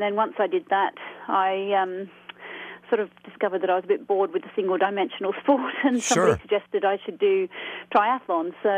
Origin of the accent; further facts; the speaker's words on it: Australia; So growing up in Australia, I was into horses and competing at three-day eventing